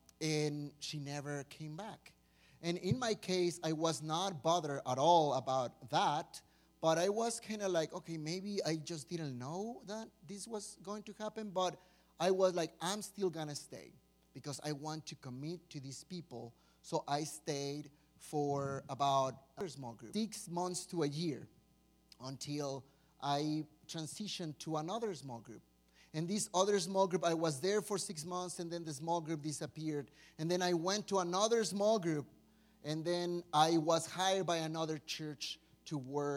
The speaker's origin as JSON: {"language": "English", "country": "Mexico", "second_language": "English", "moved": "as an adult", "lives_now": "United States", "said": "I came to the States in 2011. So I came from Mexico to study at Denver Seminary."}